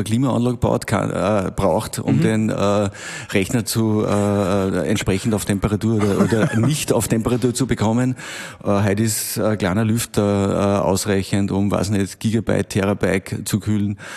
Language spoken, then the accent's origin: German; Braunau am Inn, Upper Austria, Austria; born there; now in Wels, Austria; Ende der 90er Jahre nach Linz gegangen, bin gebürtiger Braunauer und bin nach Linz gegangen, und das hat mir extrem gut getaugt. Der Liebe wegen dann nach Wels.